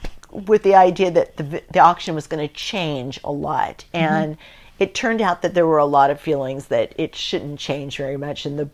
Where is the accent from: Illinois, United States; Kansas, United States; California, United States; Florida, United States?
California, United States; Napa; I was still a Napan. I was somebody from Napa Valley, and that was not really looked at very kindly